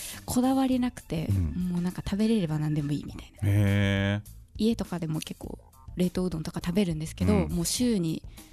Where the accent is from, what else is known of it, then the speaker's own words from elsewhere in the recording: Nagoya, Aichi, Japan; なんか名古屋人なので。